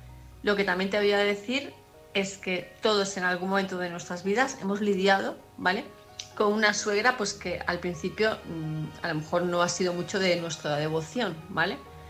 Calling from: Palma de Mallorca, Balearic Islands, Spain; de Palma de Mallorca

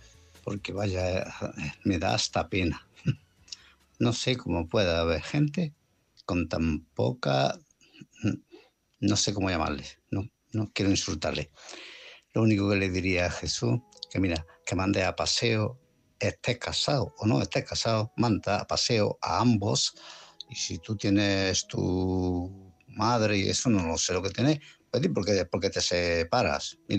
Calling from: Málaga, Andalusia, Spain; de Málaga.

